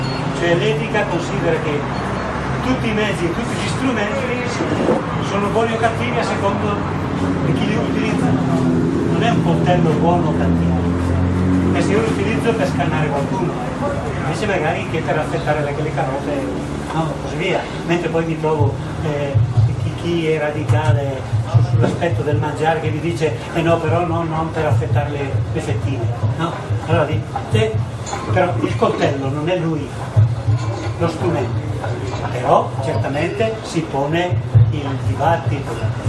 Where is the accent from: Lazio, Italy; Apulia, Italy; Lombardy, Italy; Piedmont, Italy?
Lombardy, Italy; Brescia; born there; now in Catanzaro, Italy; io sono nato a Brescia